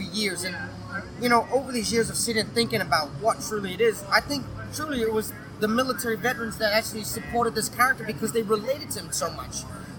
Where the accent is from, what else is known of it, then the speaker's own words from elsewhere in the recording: New Zealand; See, I grew up in New Zealand, and back in the day, I was a little too shy to tell people